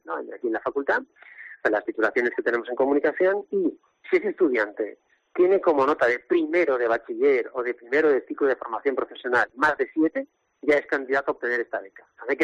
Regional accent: Nules, Valencian Community, Spain; soy de Nules, conozco bien la idiosincrasia deportiva de la provincia.

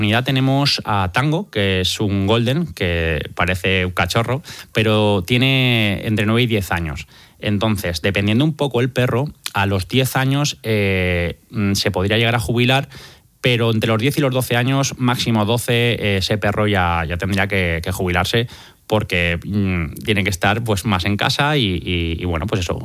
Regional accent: Valencia, Valencian Community, Spain; yo soy vecino de Campanar de toda la vida, o sea que imagínate

